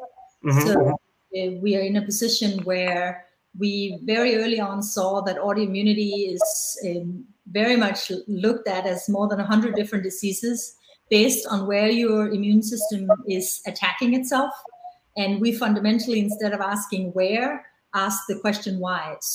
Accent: Denmark; I'm originally from Legoland, also known as Denmark.

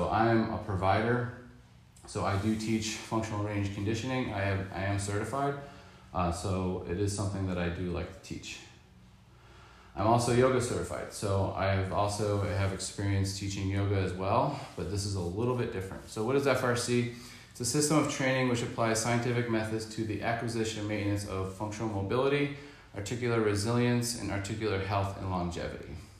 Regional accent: Tonawanda, New York, United States; born and raised in Tonawanda, New York. I have three older brothers

